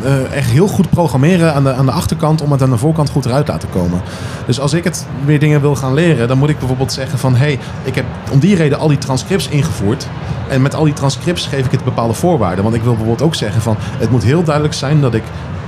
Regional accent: Netherlands; Nou, ik bedoel, heel veel mensen denken, we zijn Nederlanders, even heel stom gezegd.

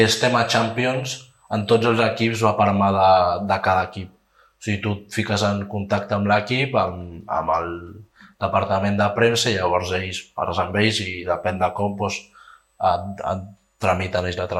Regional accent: Vilassar de Mar, Catalonia, Spain; jo visc allà al meu poble, a Vilassar de Mar, i visc just davant de la platja.

